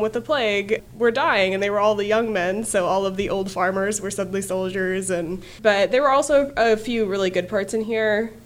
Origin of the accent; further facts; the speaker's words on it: New Orleans, Louisiana, United States; I knew I had to pick it up because I am from New Orleans. Well, basically.